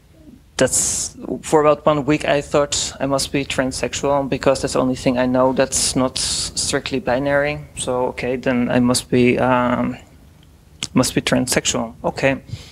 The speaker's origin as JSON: {"language": "English", "country": "Netherlands", "tie": "born or raised there", "second_language": "English", "said": "because I was raised in the Netherlands, so you start learning English pretty soon because you have to survive."}